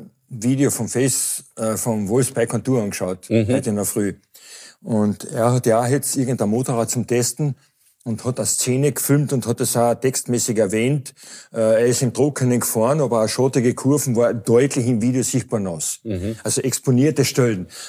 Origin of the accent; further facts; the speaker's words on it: Austria; bei uns in Österreich